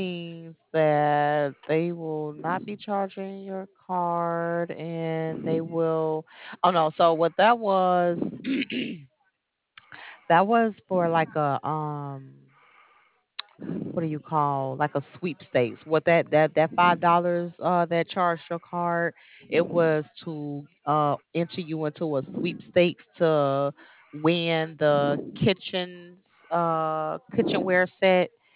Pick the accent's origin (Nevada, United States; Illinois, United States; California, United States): Illinois, United States; Chicago; See, I'm from Chicago, so I was just...